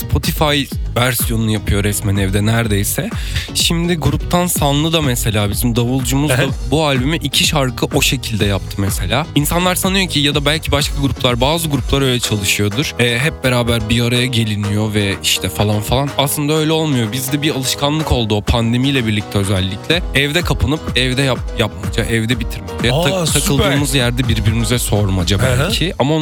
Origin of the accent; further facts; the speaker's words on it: Bursa, Turkey; Biz Bursalıyız.